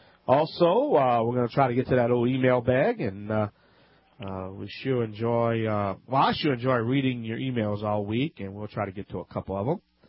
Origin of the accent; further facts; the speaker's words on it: Louisiana, United States; from the Bayou Land.